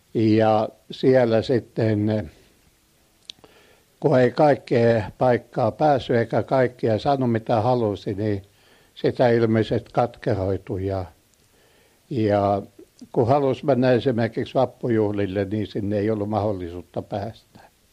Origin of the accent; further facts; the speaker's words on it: Kotka, Kymenlaakso, Finland; born there; Olen syntynyt Kotkassa ja usko on tullut Ruotsissa Mutalassa 1974.